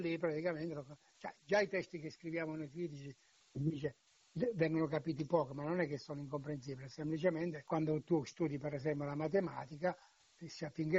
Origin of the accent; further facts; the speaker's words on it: Manoppello, Abruzzo, Italy; accent: Manoppello dialect; first language Manoppello dialect; Italian is a second language; Cioè io ancora oggi nel mio paese, con i miei genitori, con mio fratello, quando torno lì con gli altri, parlo in dialetto manoppello, cioè non parlo più in italiano.